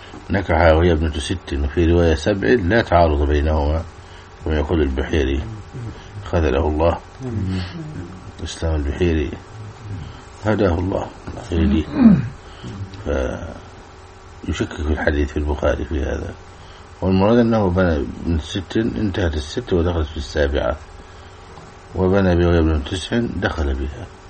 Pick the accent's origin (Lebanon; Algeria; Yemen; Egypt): Egypt; ويوجد في الأغاني القديمة حتى عندنا في مصر كان فيها شيء يدعو إلى مثلا الأدب